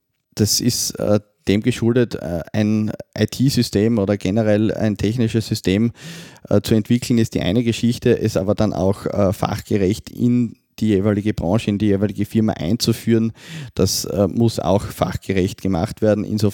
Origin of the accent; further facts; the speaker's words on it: Austria; Naja, das Gesundheitssystem bei uns in Österreich ist ja nicht nur so Kunde und Anbieter